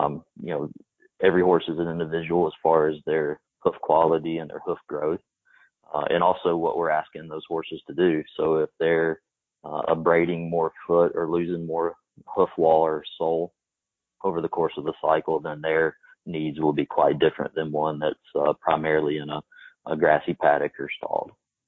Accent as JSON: {"language": "English", "region": "Texas", "country": "United States", "tie": "born or raised there", "said": "I grew up in East Texas."}